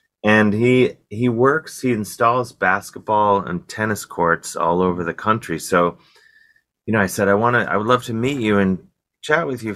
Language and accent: English; Cleveland, Ohio, United States; Football, I pretend, you know, that especially growing up in Cleveland, it's like you had to show up to school on Monday knowing the score of the Browns game and what happened.